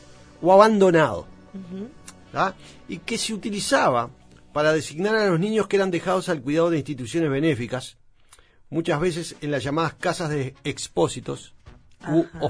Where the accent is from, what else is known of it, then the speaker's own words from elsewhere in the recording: Zárate, Buenos Aires Province, Argentina; moved away as an adult; also born or lived in Campana; now in Buenos Aires, Argentina; Yo nací en Campana, pero a la semana ya me llevaron a Zárate.